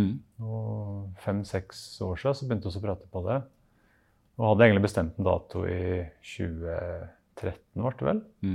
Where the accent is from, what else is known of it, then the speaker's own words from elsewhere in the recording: Skåby, Innlandet, Norway; now in Vinstra, Norway; Jeg er fra Skåby, men jeg bor på Vinstra.